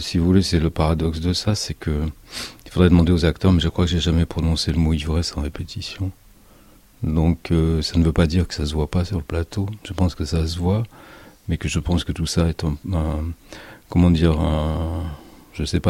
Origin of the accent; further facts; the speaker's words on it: Saint-Étienne, Auvergne-Rhône-Alpes, France; now in Paris, France; Non, je suis stéphanois, au contraire.